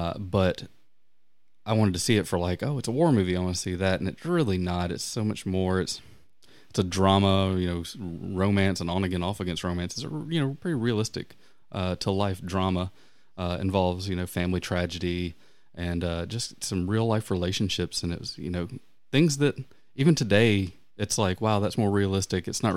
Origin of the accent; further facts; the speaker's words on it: Georgia, United States; so I grew up in the South, the American South, obviously, and Georgia particularly